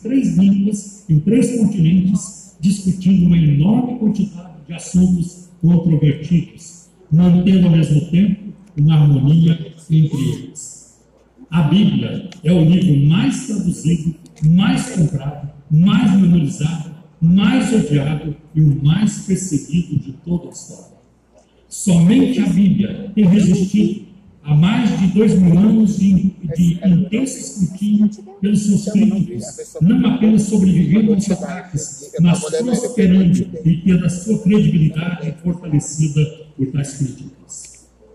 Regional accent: Baltimore, Maryland, United States; minha terra, em Baltimore e Maryland.

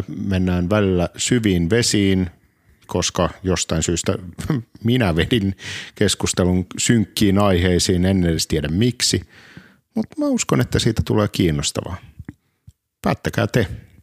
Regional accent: Tervakoski, Kanta-Häme, Finland; Mä oon Tervokoskelta alun perin.

